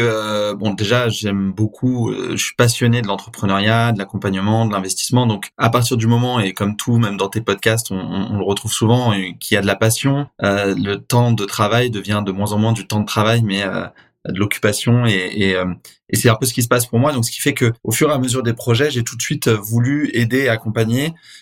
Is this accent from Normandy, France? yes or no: no; Paris, Île-de-France, France; Écoute, moi je suis avocat de formation, donc je suis parisien, j'ai été à la fac de droit à Paris pour devenir avocat.